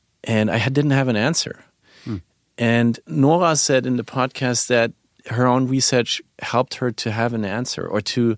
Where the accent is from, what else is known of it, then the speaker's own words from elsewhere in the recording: Nuremberg, Bavaria, Germany; English is a second language; moved away as an adult; now in New York, United States; arrived here in this country and at some point we were at a party here in New York and somebody asks, so where are you from? And I say, from Nuremberg.